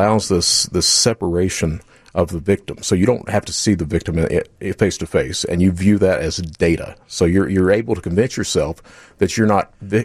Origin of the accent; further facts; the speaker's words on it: Kentucky, United States; I'm from Eastern Kentucky. So I come from a family of fraudsters.